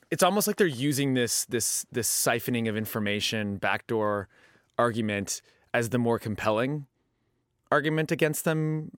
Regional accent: Canada; I'm from Canada.

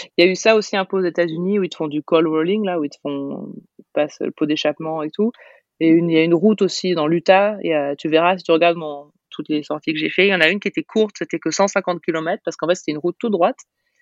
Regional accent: England, United Kingdom; nous, on vient d'Angleterre

